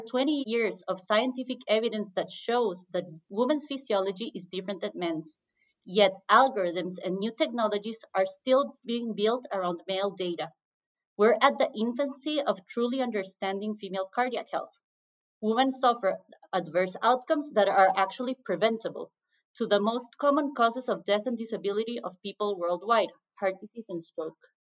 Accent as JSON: {"language": "English", "country": "Costa Rica", "tie": "born or raised there", "also_born_or_lived": "Mexico", "moved": "as an adult", "lives_now": "United States", "said": "I was born and raised in Costa Rica. I did my undergrad in Mexico and came to the U.S. to study at MIT."}